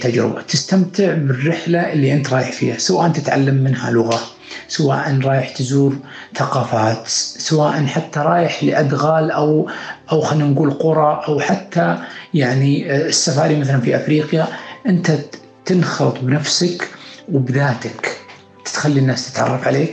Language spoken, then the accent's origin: Arabic; Saudi Arabia; نحن كشعب سعودي اللي يملك ثقافة وأخلاق وقيم ومبادئ يجب أن تصدر